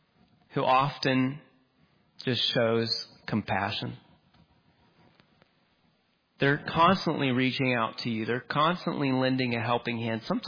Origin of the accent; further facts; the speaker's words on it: United States; So, well, they know that I'm American.